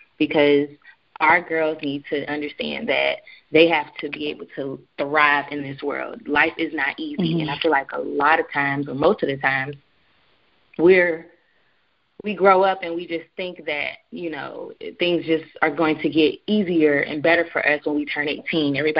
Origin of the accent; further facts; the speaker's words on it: Miami, Florida, United States; I'm from Liberty City, which is in Miami, and, you know, being in Miami, you see it all.